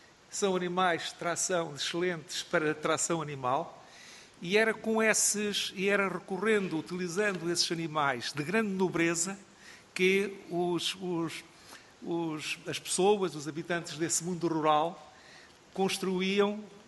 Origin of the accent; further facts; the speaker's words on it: Bragança, Portugal; born there; Nasci no Nordeste de Trás-os-Montes